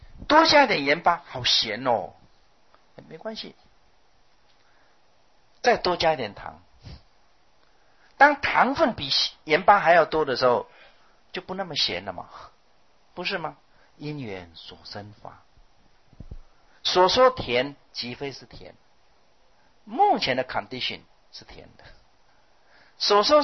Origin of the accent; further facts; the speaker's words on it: China; 这个四句话用我们中国人最常讲的话来讲